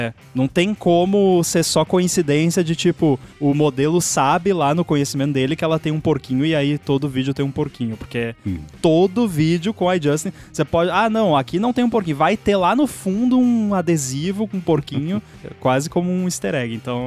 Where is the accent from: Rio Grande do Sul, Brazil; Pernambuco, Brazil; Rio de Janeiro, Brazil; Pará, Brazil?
Rio Grande do Sul, Brazil; Cara, eu sou gaúcho e eu conheço mais...